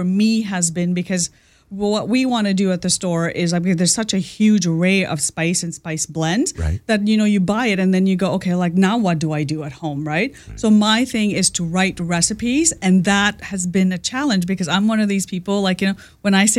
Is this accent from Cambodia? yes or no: no; Canada; We were raised in Canada and my grandparents moved from India to Canada to help raise us.